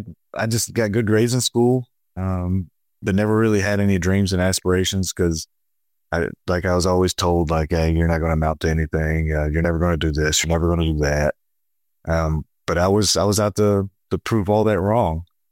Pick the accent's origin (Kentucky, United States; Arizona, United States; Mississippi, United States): Kentucky, United States; So growing up, I'm from Kentucky originally. I kind of grew up in a little bit of a broken home.